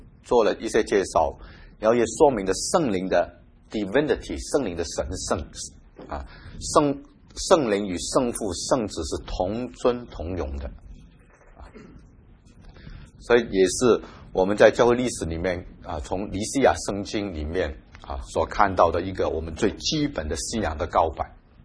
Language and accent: Chinese; Hong Kong; moved away as an adult; also born or lived in Taiwan; 我记得我从小在香港的双都会长大啊，在那边受洗十几年